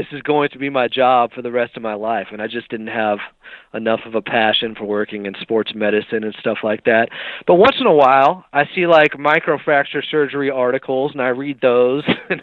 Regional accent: Sacramento, California, United States; Because I grew up in Sacramento, right?

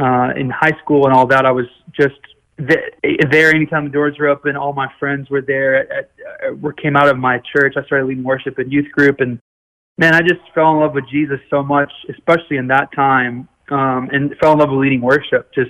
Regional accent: Big Spring, Texas, United States; I'm from Big Spring, Texas, a little small town in West Texas, like halfway between Dallas and El Paso.

